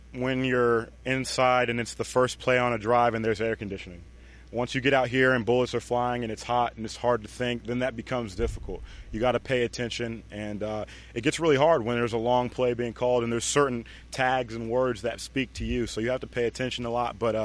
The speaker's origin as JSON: {"language": "English", "region": "the South", "country": "United States", "lives_now": "Kansas City, United States", "said": "I'm from the South, so we have hot days like this. It's just a little bit different being in Kansas City."}